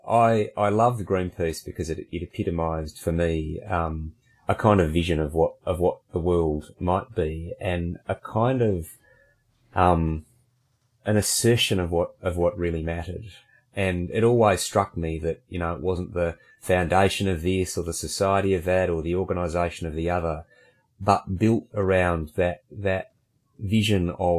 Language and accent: English; Australia; I'm 49. I turned 50 in just a little over a week. I'm Australian by origins and by where I live.